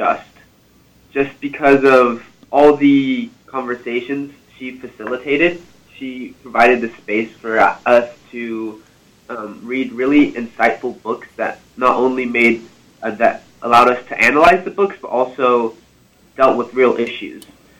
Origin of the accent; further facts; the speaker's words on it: Mexico; now in United States; since I grew up in Mexico, I took the seal of biliteracy. I got the state and global seal of biliteracy in Spanish, and I got the state seal of biliteracy in French.